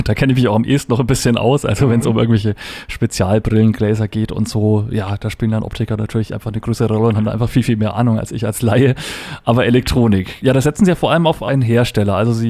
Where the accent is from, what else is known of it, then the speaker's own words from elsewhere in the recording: Bavaria, Germany; born there; ich bin ja auch ein gebürtiger Oberfranke